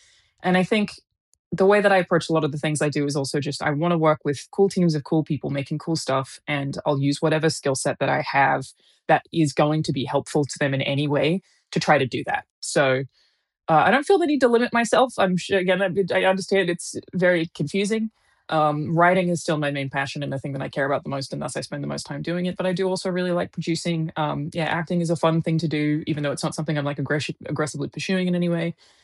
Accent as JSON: {"language": "English", "town": "Brisbane", "region": "Queensland", "country": "Australia", "said": "because I'm from Brisbane and I'm currently in Brisbane."}